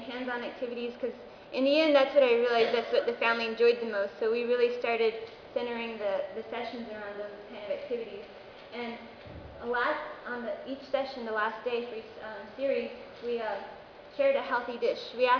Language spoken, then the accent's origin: English; United States; I am Dineh from the Navajo tribe.